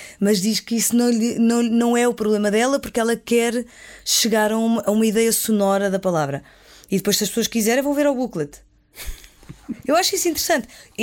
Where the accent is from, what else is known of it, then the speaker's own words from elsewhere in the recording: Portugal; accent: Portuguese; o sotaque português, a ideia de que as palavras para mim são ditas de uma certa maneira que eu procuro.